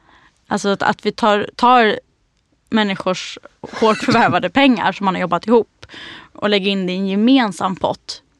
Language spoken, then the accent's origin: Swedish; Lidingö, Stockholm County, Sweden; Men jag är uppvuxen på Lidingö.